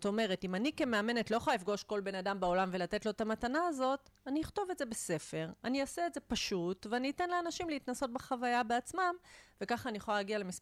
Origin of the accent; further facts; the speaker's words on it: Nahariya, Northern District, Israel; also born or lived in Mitzpe Ramon; אז אמרת שאני נולדתי בנהריה, זה נכון, בצפון הרחוק. בגיל 14 עזבתי את הבית של ההורים שלי ועברתי לגור במצפה רמון